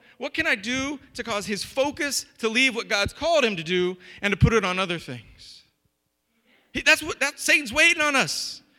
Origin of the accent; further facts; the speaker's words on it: San Diego, California, United States; The one on the left is one that I grew up around in Southern California, and it's at Point Loma.